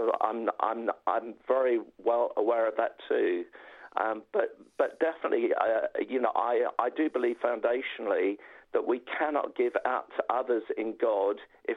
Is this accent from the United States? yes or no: no; London, United Kingdom; I'm a North Londoner